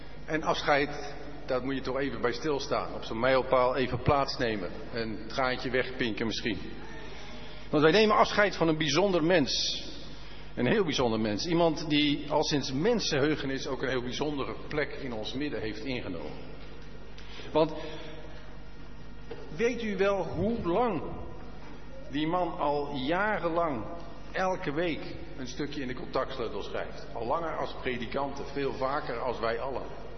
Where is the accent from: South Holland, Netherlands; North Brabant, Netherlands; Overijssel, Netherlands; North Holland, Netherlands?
South Holland, Netherlands; Rotterdam; born there; Anton gaat naar Rotterdam. En dat is, dat is de plaats waar ik geboren ben.